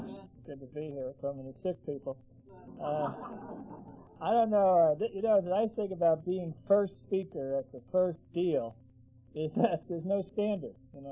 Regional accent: Brooklyn, New York, United States; I was born and raised in Brooklyn, and I was born in an Italian neighborhood where everybody's name began

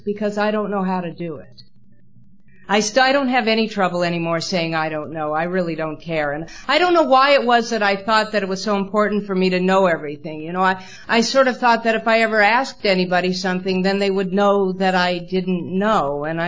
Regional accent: Boise, Idaho, United States; however, despite the fact that … I am not Irish. I'm a Jewish person from Boise, Idaho, which is kind of like being a Japanese person from Kazakhstan, you know.

